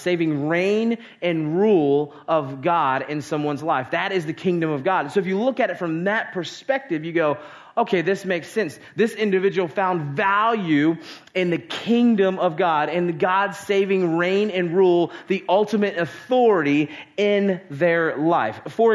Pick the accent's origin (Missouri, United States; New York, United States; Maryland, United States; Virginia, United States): Maryland, United States; I grew up right outside of Baltimore, Maryland, and Camden Yards was the park that I saw being built